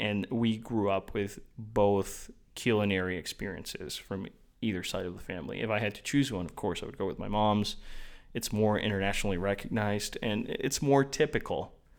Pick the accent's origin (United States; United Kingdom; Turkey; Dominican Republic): Dominican Republic; so we grew up Catholic in the Dominican Republic. The Dominican Republic is one of the most devoted countries when it comes to, like, Catholicism.